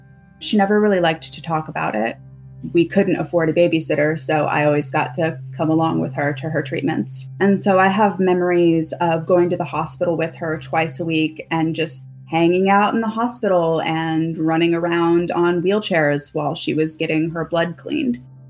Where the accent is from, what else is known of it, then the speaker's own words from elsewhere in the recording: Tulsa, Oklahoma, United States; I grew up in Tulsa, Oklahoma.